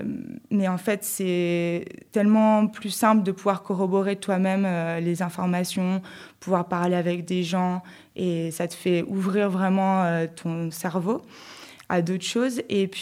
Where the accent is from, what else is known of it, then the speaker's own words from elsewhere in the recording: France; On est français, donc on vient d'un pays qui est très peuplé depuis très longtemps.